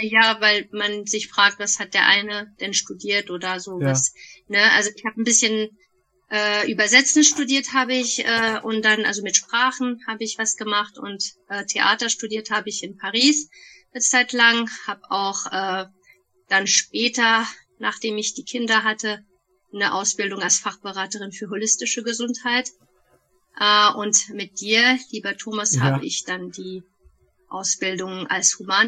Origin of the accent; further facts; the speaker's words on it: Bonn, North Rhine-Westphalia, Germany; ich bin aber bin ich in Bonn aufgewachsen. Also Bonnerin ursprünglich, in Bonn geboren, aufgewachsen. Ja. Und dann später studiert ein bisschen so im Ausland, in Frankreich etc. Also ich ursprünglich bin meine Mutter Französin, ursprünglich mein Vater Tunesier.